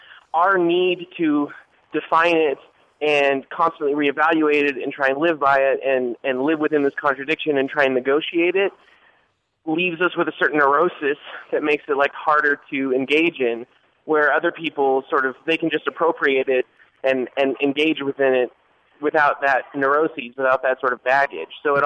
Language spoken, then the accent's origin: English; Canada; And, like, I grew up in Canada, and the American dream feels alive and well in Canada